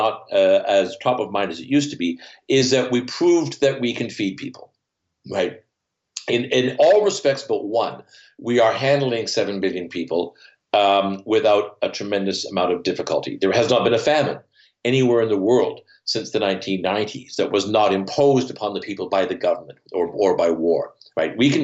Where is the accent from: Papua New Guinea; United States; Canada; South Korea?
Canada; Here in Canada, I grew up near the Great Lakes.